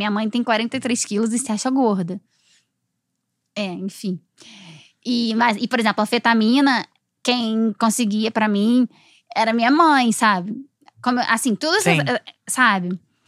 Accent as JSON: {"language": "Portuguese", "town": "Niterói", "region": "Rio de Janeiro", "country": "Brazil", "said": "Eu sou de Niterói, Nikite, na Boa Viagem."}